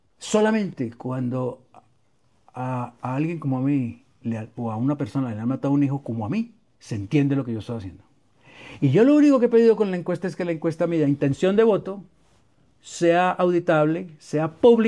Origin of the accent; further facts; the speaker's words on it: Antioquia, Colombia; Soy paisa.